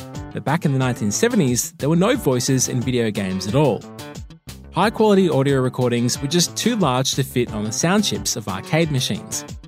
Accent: Australia; Growing up in Australia, I didn't have access to live NBA games on TV, but NBA Jam was the next best thing.

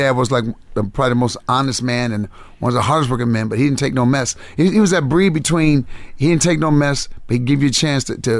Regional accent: Benton Harbor, Michigan, United States; Benton Harbor, Michigan. It's on the west side, closer to Chicago. I was on the Chicago-South Bend border.

